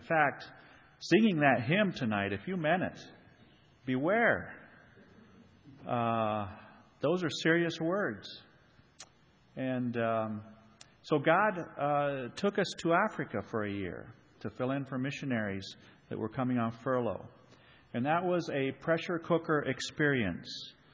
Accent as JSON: {"language": "English", "country": "Argentina", "tie": "born or raised there", "said": "I grew up in Argentina. My parents were missionaries there, so they were there since 1946."}